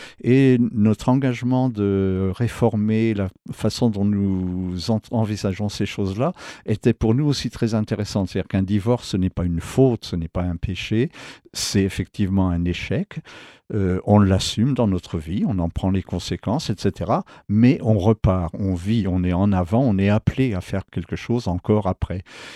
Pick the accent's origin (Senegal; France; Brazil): France; Reims, Grand Est; je suis né à Reims, en Champagne, où j'ai fait mes études secondaires.